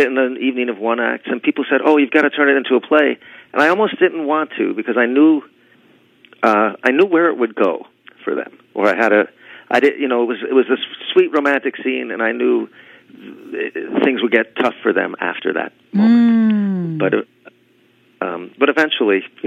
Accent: New York, United States; And then I also, you know, I grew up in New York, and I was the son of a jazz musician.

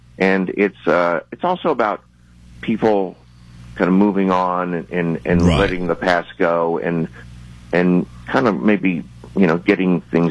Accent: Texas, United States; You know, when I grew up in Texas, the whole state was Democratic.

